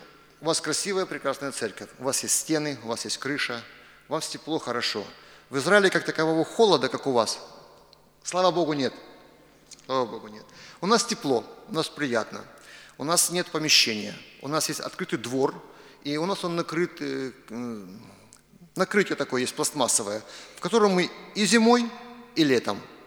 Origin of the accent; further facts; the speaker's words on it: Dzhankoi, Crimea, Ukraine; born there; Я родился в Украине, в Крыму, в городе Джанкой. Я украинец.